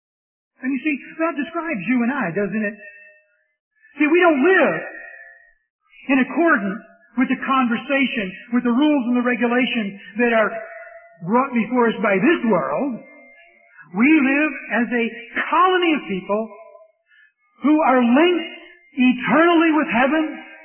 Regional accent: United States

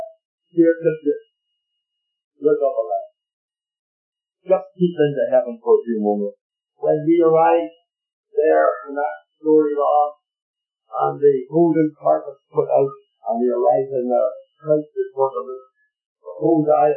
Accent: Canada; I'm a Canadian.

